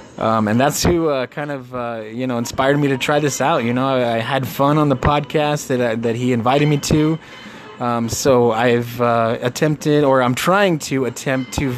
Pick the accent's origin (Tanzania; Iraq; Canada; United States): United States; Tucson, Arizona; I'm from Tucson.